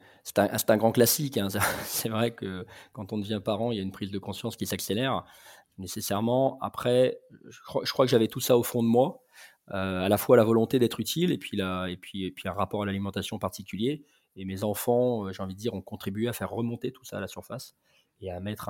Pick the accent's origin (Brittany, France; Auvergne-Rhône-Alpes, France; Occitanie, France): Auvergne-Rhône-Alpes, France; Lyon; J'ai grandi à Lyon, qui est une ville où on mange bien.